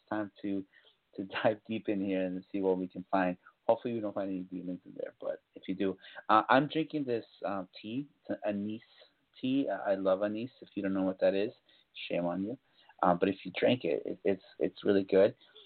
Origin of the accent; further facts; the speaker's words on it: Boston, Massachusetts, United States; I'm broadcasting from New England, the Boston area. So it's Beantown. If you know about Bostonians, we're rough and tough, and, you know, we get it done, you know, it's city of champions.